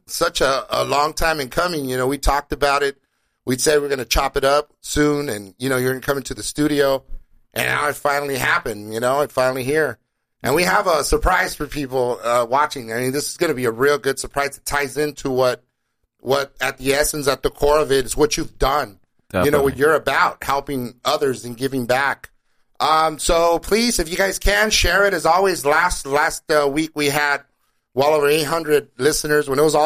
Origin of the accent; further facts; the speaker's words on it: Los Angeles, California, United States; I'm from East Los Angeles, East LA, Lincoln Heights representing, but we come from areas around LA where music is, like, the common denominator